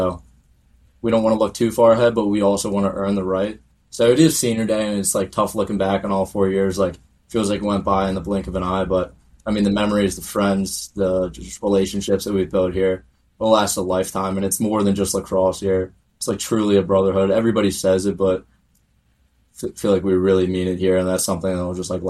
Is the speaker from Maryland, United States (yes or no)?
yes; Annapolis, Maryland, United States; growing up in Annapolis, that's about 45 minutes north from me.